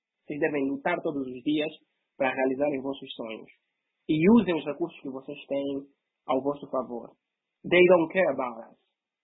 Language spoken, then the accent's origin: Portuguese; Cazenga, Luanda, Angola; Eu, pessoalmente, sou do Kazonga, sou do Kurtumi, conheço bem a dor da ferida, conheço bem a dor do sofrimento.